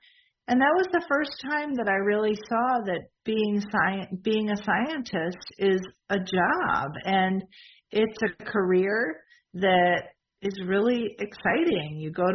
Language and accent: English; Illinois, United States; now in Madison, United States; Well, I grew up outside of Chicago, and I am now a professor at the University of Wisconsin-Madison. I've been here for 20 years